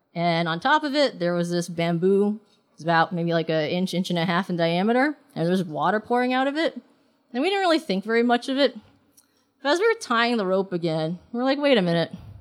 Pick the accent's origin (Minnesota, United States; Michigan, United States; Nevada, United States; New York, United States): New York, United States; New York City; also born or lived in Hong Kong; You know, my upbringing was in two of the most hyper-metropolitan cities in the world. I was born in Hong Kong, and I grew up in New York City.